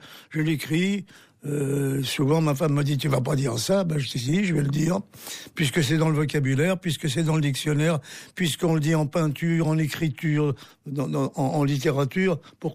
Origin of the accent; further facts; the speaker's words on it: France; born there; je suis né en France.